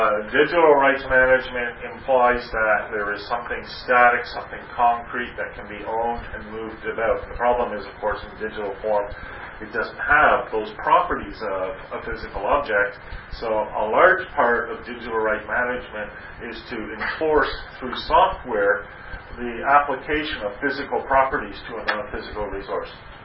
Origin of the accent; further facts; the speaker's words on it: Canada; It's just being Canadian, I'm very sensitive about how I phrase that.